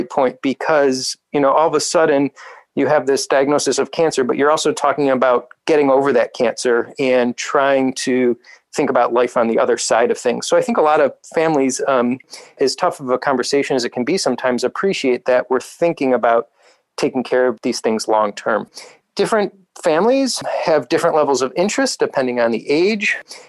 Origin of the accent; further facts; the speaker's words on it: Ohio, United States; I grew up in Northeast Ohio myself. I've been in Ohio throughout my training.